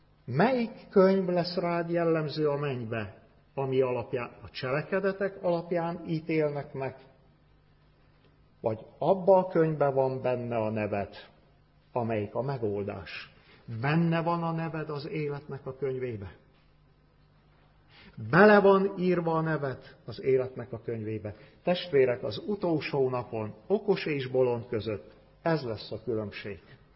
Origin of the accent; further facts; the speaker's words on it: Cluj County, Romania; És ebbe a faluba, ahol gyönyörű kalotaszegi népviselettel mentek az emberek a templomba, nőttem fel 19 éves koromig